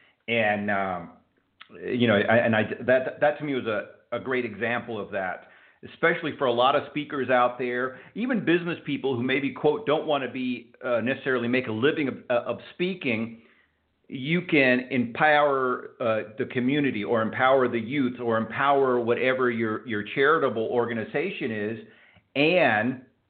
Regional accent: Houston, Texas, United States; I grew up in Houston. Used to go to San Antonio all the time. It's good to meet a fellow Texan there.

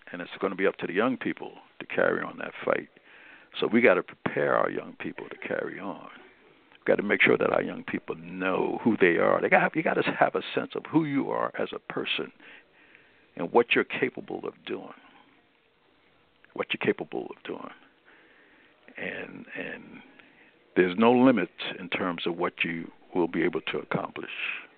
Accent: New York City, New York, United States; I'm a product of New York City. I was born and raised in Brooklyn, and I can remember when King came to New York.

